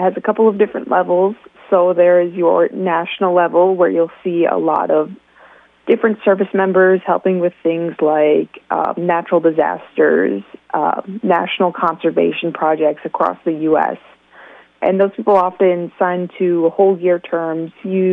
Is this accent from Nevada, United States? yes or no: no; Columbus, Wisconsin, United States; I grew up in Columbus, Wisconsin. I'm still here